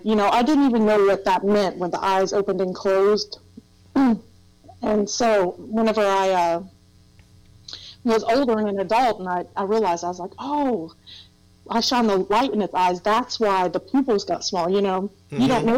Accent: Thomas, West Virginia, United States; we'd always end up back in Thomas, West Virginia, which is where I consider my hometown. So, yeah, I lived there for a long time. In Thomas, West Virginia, and if you've never been there, it's a little mountain town. It was a coal mining town.

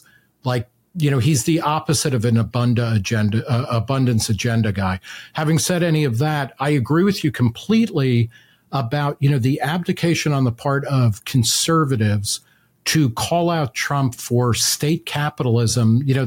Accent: Brooklyn, New York, United States; born there; I was born in Brooklyn in the 60s, and I've lived here on and off, you know, for a good chunk of my life.

